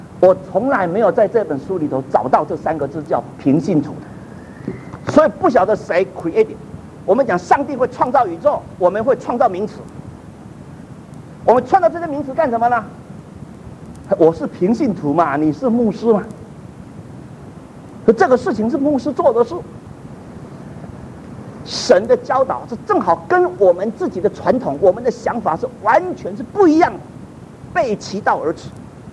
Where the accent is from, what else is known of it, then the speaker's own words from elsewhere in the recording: Taiwan; 我是从台湾来的